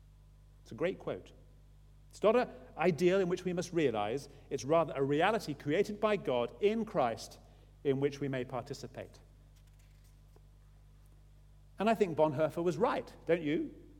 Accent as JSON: {"language": "English", "town": "Clacton-on-Sea", "region": "East of England", "country": "United Kingdom", "tie": "born or raised there", "said": "growing up in Essex, in a seaside town, Clacton-on-Sea."}